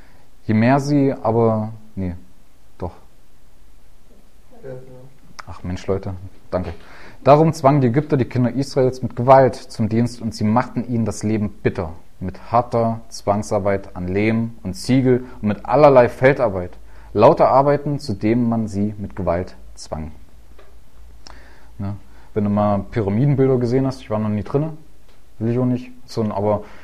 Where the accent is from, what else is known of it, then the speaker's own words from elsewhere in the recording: East Germany, Germany; ich bin im Osten groß geworden.